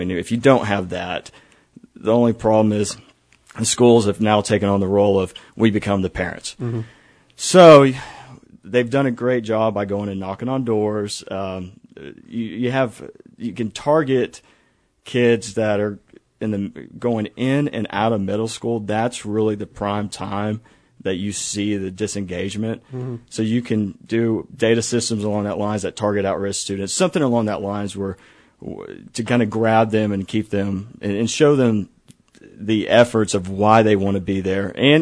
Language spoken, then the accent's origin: English; Lubbock, Texas, United States; I'm homegrown. I grew up in Lubbock